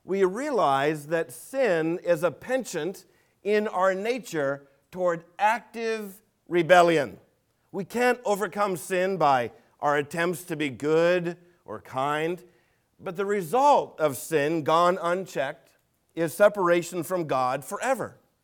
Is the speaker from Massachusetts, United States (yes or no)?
yes; Boston, Massachusetts, United States; Growing up in Boston, we had a neighbor and member of our church named Walker Hancock.